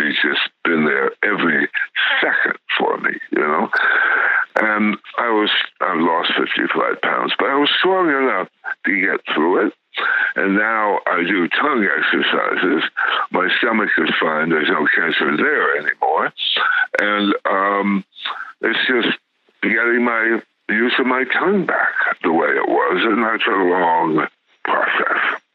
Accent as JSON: {"language": "English", "town": "Los Angeles", "region": "California", "country": "United States", "tie": "born or raised there", "also_born_or_lived": "New York", "moved": "as an adult", "said": "I am 81. I was born 1938 in Los Angeles."}